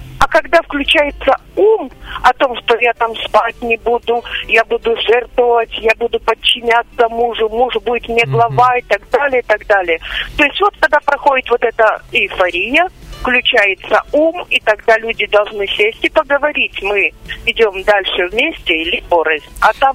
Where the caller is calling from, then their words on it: Voronezh Oblast, Russia; Я из Воронежской области звоню.